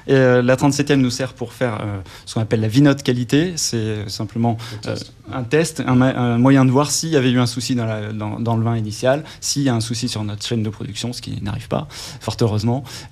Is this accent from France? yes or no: yes; Bourgogne-Franche-Comté, France; Oula, moi je viens de Bourgogne et je travaillais simplement dans les transports et l'énergie.